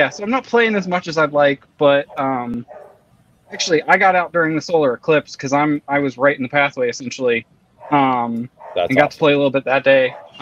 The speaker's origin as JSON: {"language": "English", "region": "Ohio", "country": "United States", "said": "I also have three children in the house and the same name as you, and we're both from Ohio."}